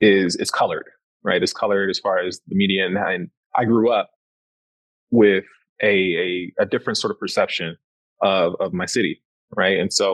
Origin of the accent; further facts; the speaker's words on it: Detroit, Michigan, United States; Yeah, well, growing up in Detroit, it's two specific things.